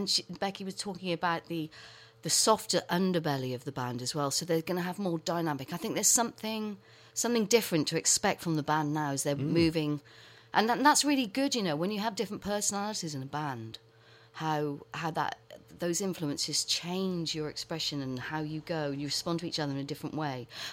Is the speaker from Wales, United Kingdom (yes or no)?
no; Ross-on-Wye, West Midlands, United Kingdom; when I was growing up in Ross and Wye, it was one of those things that, you know, it fascinated me to think about musicians and artists living on your doorstep.